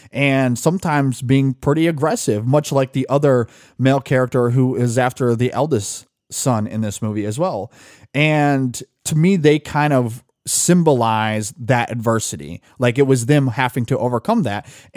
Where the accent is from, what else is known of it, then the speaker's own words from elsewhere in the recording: Michigan, United States; I'm biased because I'm from Michigan. I'm from almost Detroit, you can say. And I grew up in a pretty slummy area